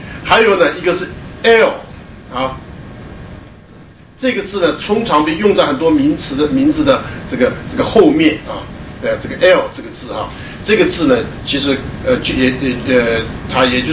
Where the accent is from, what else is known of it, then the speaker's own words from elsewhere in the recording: China; 所以我们中国人翻译就把它什么翻成自由拥有